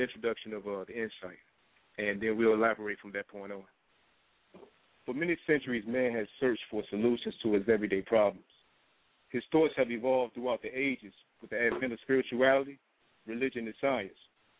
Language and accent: English; Norfolk, Virginia, United States; And I'm from Norfolk, Virginia, and I was raised in the urban cities, raised in the struggle, and I'm from Lambert's Point.